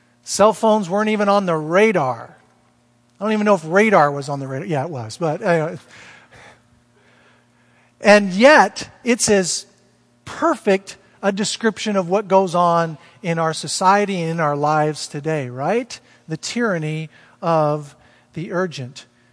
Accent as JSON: {"language": "English", "region": "Florida", "country": "United States", "said": "I'm from Florida, so sinkholes are pretty popular."}